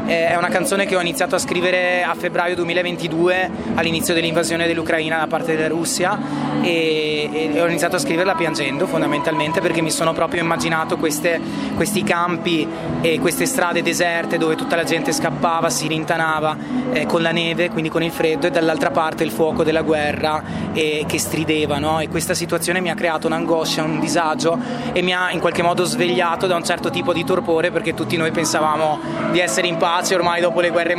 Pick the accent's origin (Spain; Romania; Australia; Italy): Italy; Treviso, Veneto; io intanto sono di Treviso, quindi diciamo che la mia avventura musicale è nata in quelle zone lì ed è nata quando avevo 16 anni